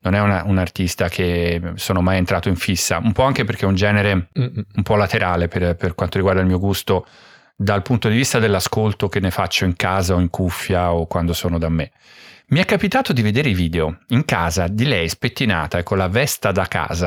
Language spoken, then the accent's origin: Italian; Florence, Tuscany, Italy; now in Milan, Italy; non c'è cosa peggiore dei fiorentini, me incluso, quindi sono tornato di corsa a Milano